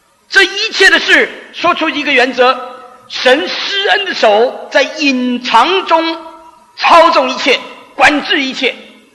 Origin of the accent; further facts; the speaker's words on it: China; 包括我们中国人最喜欢吃饭